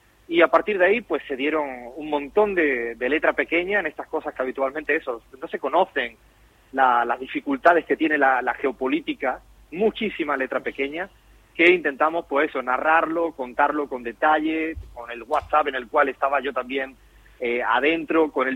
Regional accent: Cádiz, Andalusia, Spain; born there; also born or lived in Bolivia; Yo nací en Cádiz, en el sur de España, en Andalucía.

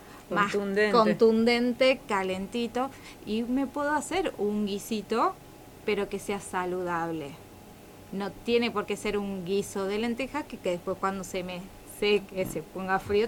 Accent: Buenos Aires, Argentina; also born or lived in Metán; now in El Calafate, Argentina; Yo soy de Buenos Aires, soy oriunda de Buenos Aires

